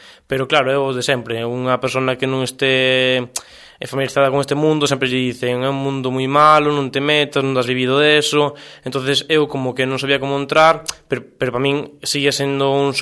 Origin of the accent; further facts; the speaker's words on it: Sarria, Galicia, Spain; Eso es, son de Sarria, Lugo.